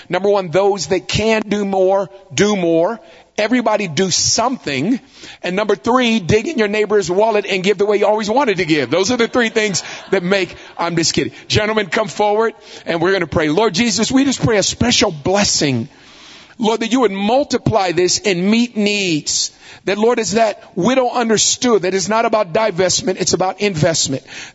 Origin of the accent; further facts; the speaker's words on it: California, United States; I'm from California.